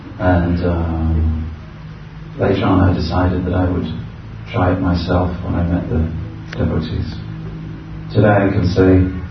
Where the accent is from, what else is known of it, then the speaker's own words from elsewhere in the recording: London, United Kingdom; I'm from London